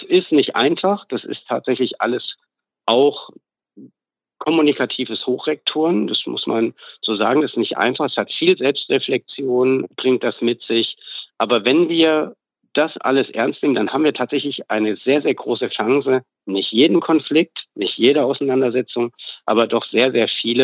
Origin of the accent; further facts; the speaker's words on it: Berlin, Germany; mein Team und ich, wir kommen aus Berlin